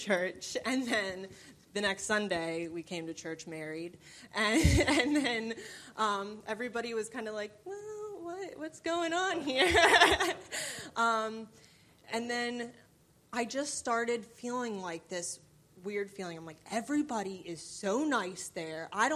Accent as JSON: {"language": "English", "region": "New Jersey", "country": "United States", "moved": "as an adult", "lives_now": "South Carolina, United States", "said": "So I'm from New Jersey."}